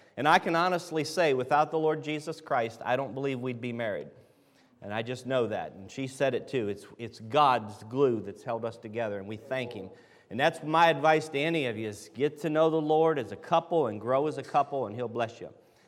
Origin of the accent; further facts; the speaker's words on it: Medina, Ohio, United States; We're from Medina, Ohio, which is about 30 miles south of Cleveland.